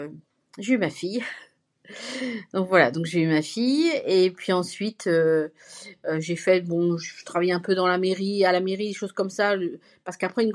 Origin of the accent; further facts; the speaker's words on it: Nantes, Pays de la Loire, France; born there; j'ai 51 ans, je suis née à Nantes, donc en France, en Loire-Atlantique. Je suis luso-descendante du côté de mon père, donc mon père est arrivé dans fin des années 60 en France, il avait 16 ans, et ma mère est française.